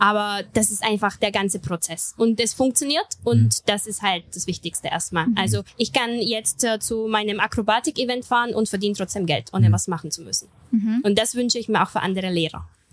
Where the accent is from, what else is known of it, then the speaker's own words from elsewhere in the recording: Pilsen, Plzeň Region, Czechia; Aus Pilsen.